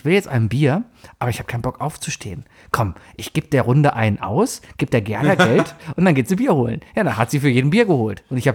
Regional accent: Cologne, North Rhine-Westphalia, Germany; Ich kam aus Köln, wie so 90% von allen hier.

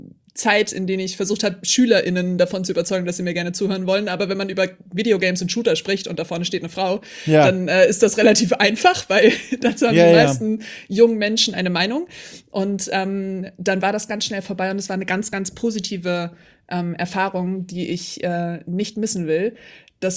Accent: Hamburg, Germany; Weil ich bin ja Hamburgerin und die meisten Menschen, die mich hier in Hamburg kennen, kennen mich nicht aus dem Internet wahrscheinlich, sondern weil sie irgendwie mit mir aufgewachsen sind

